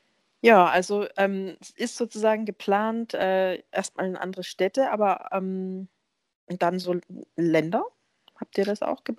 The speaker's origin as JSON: {"language": "German", "town": "Dresden", "region": "Saxony", "country": "Germany", "said": "Also ich komme ja ursprünglich aus Dresden."}